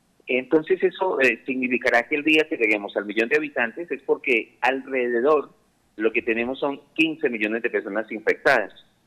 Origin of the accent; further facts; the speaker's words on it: Colombia; siempre nosotros como colombianos, que somos tan afectuosos